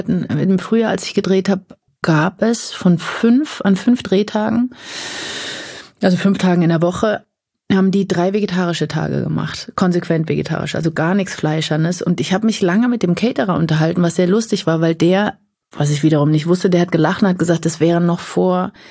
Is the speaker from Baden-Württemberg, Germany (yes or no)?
yes; Mannheim, Baden-Württemberg, Germany; Aus Mannheim.